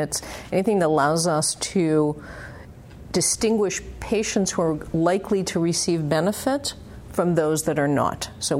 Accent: Canada; now in United States; I'm a radiation oncologist and radiobiologist by background and training. I'm also Canadian, actually.

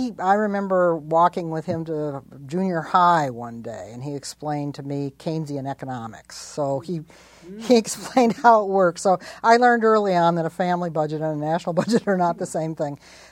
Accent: Wyandotte, Michigan, United States; I was born in Detroit, Michigan. Grew up in an industrial town south of Detroit, Wyandotte, Michigan

